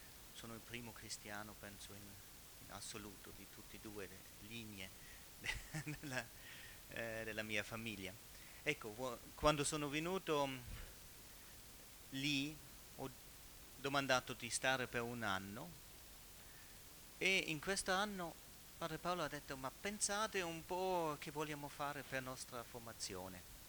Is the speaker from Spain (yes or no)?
no; Switzerland; Italian is a second language; also born or lived in Berlin, Germany; io sono svizzero … della Svizzera, nato a Berlino